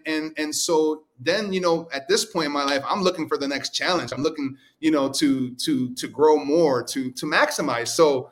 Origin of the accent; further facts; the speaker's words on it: New York, United States; also born or lived in St. Martin; Well, first of all, I'm Puerto Rican from New York, and currently I live in St. Martin, in the friendly island of St. Martin in the Caribbean, and also in Orlando, Florida.